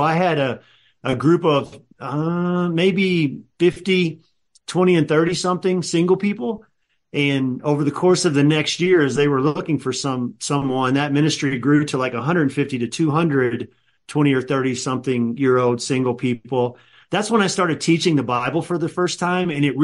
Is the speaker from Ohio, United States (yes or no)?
no; Louisville, Kentucky, United States; I grew up in Louisville, Kentucky. I went to a great church there.